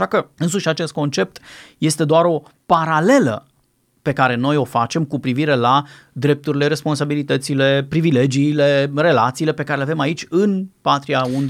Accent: Romania; born there; Ne-am născut în România.

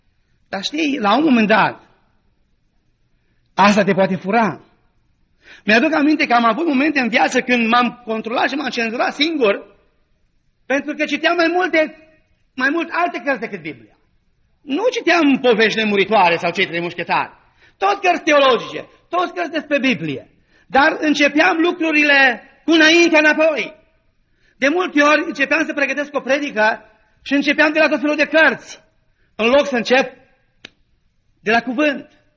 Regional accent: Brebi, Sălaj County, Romania; now in New York, United States; veneam de la Zalău spre Brebi, spre satul meu și parcă n-am mai văzut în viața mea atâtea stele. Și mi s-a părut așa de frumos cerul și am zis, măi, la New York ori n-avem vreme să-l vedem

